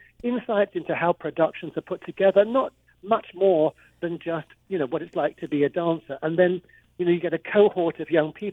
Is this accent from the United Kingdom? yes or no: yes; London, United Kingdom; also born or lived in Netherlands / England; Well, I have a very extraordinary story because I grew up in London